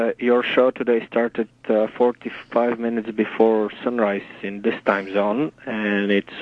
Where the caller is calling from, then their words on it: Bulgaria; English is a second language; I'm from Bulgaria.